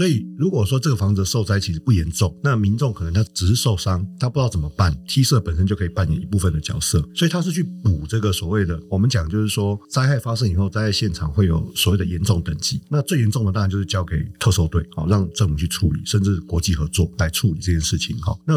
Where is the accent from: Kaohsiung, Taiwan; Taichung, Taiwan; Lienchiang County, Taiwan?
Kaohsiung, Taiwan; 那因为我是高雄人，我住高雄